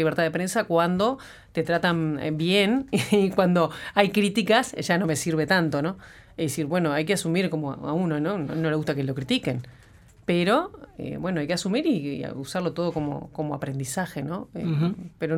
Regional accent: Uruguay; Obviamente que Uruguay, y lo decimos con orgullo, ¿no? Como uruguayo, como uruguaya, ¿no?

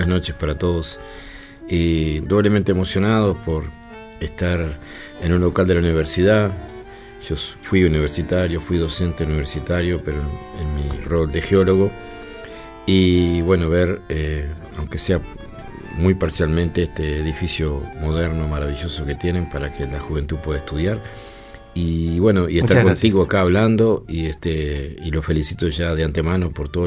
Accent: 25 de Mayo, Florida, Uruguay; Y te estoy hablando de mi pueblo, donde yo nací, Isla Mala, 25 de mayo.

